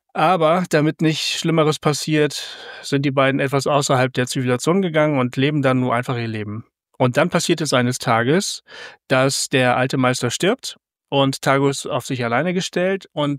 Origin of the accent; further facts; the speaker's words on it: Bremen, Germany; also in Bremen, der Stadt, wo ich aufgewachsen bin.